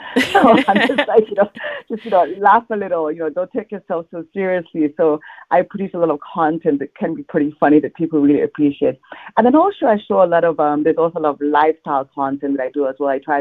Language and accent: English; Gambia; I have a West African background. I'm originally from the Gambia, where we wear a lot of color.